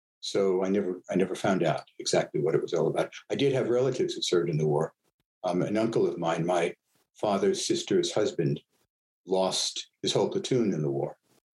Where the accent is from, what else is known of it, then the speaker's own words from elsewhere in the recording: Brooklyn, New York, United States; I grew up in Brooklyn, New York.